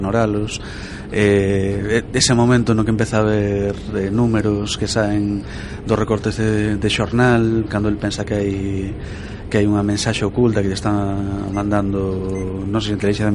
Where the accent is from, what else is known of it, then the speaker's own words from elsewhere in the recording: Galicia, Spain; sentimos os galegos en realidade mono de litio da nosa auga.